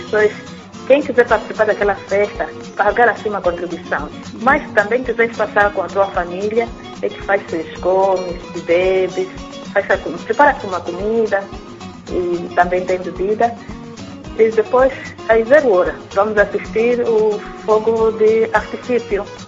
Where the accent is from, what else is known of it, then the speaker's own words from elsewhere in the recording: Luanda, Angola; sou de Angola, Luanda.